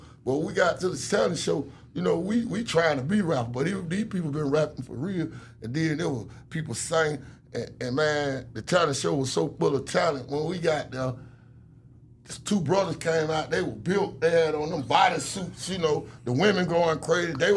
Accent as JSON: {"language": "English", "town": "Canterville", "region": "Georgia", "country": "United States", "said": "And I'm from Canterville, and it was li"}